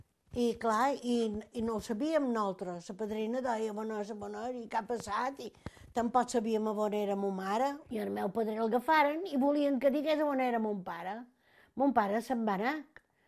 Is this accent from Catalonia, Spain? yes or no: no; Capdepera, Balearic Islands, Spain; born there; I vaig néixer a Cap de Pere, jo.